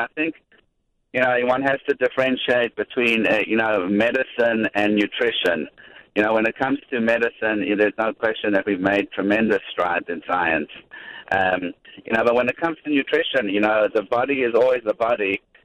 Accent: South Africa; now in New York, United States; South Africa originally.

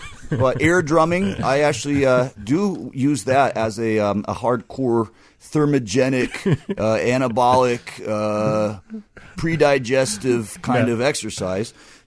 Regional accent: Los Angeles, California, United States; also born or lived in New York; I've lived in New York for a long time. I was born and lived in Los Angeles area in California.

